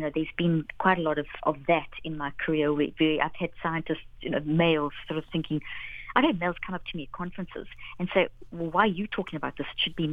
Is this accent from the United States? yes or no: no; South Africa; also born or lived in Zimbabwe; I grew up in South Africa, I was born in Zimbabwe, and I grew up during the apartheid era.